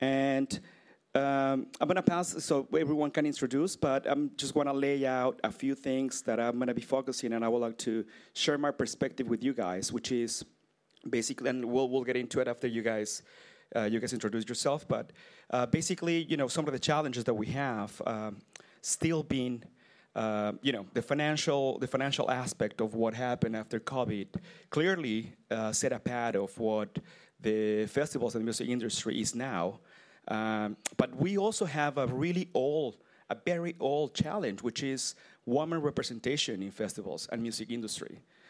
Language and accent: English; Mexico City, Mexico; I'm from Mexico City